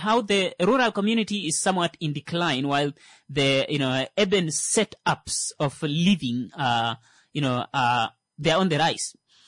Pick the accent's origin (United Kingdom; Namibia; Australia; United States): Namibia; Kavango; Just a quick reminder, I'm from Kavango.